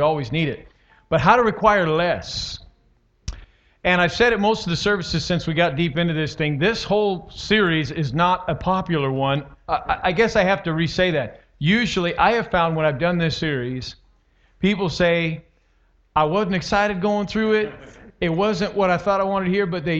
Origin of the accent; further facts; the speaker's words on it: Arizona, United States; But we are from Arizona. It's very hot in Arizona.